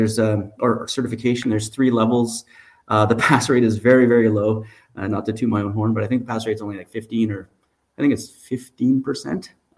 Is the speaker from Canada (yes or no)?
yes; Montreal, Quebec, Canada; I'm actually born and raised in Montreal.